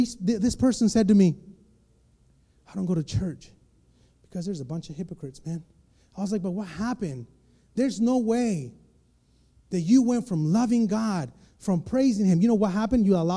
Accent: Mexico; See, I grew up in Mexico. We barely had a fridge.

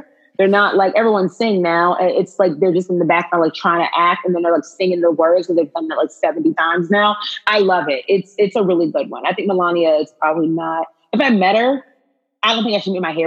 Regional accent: DC area, United States; The DC area is where I'm from, specifically a county that it's not small, it's actually

